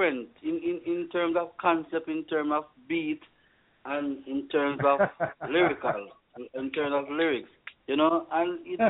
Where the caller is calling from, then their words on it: Montego Bay, Saint James, Jamaica; Montego Bay, Jamaica.